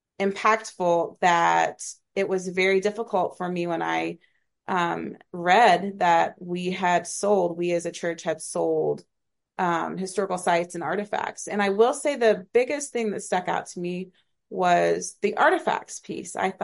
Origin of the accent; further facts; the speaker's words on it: Oklahoma, United States; now in Lee's Summit, United States; I grew up in Oklahoma. I am now in Kansas City, Missouri, specifically Lee's Summit, Missouri.